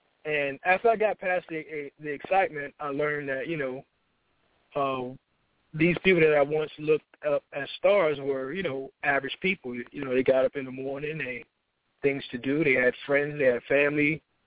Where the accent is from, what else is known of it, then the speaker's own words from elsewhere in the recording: Miami, Florida, United States; You know, I grew up in Miami, Liberty City, Overtown, and, you know, I just manage, you know.